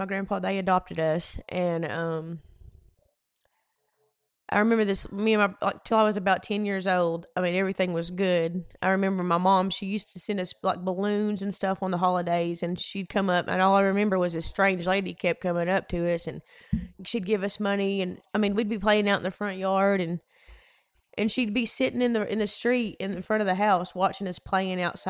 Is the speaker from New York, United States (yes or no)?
no; Batesville, Arkansas, United States; moved away; I moved here from Arkansas about 2 years ago, and was terrified, because this is a whole lot bigger for the little bitty town that I'm from.